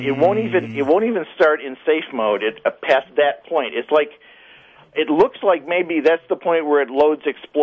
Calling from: Greece; I'm in Greece.

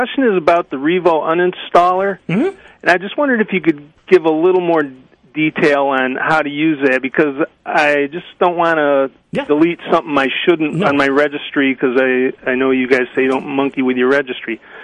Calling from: Macedon, New York, United States

